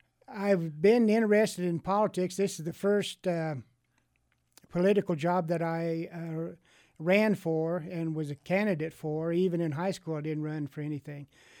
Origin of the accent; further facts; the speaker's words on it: Delta, United States; I was born and raised in Delta.